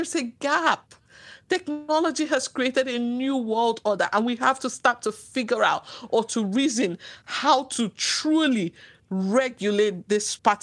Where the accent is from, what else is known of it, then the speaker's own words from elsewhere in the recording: Nigeria; I'm Nigerian